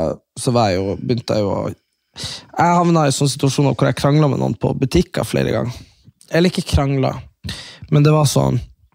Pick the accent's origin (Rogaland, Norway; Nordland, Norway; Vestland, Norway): Nordland, Norway; Storjord; Og hvis du hadde vært på Storjord, der vi er fra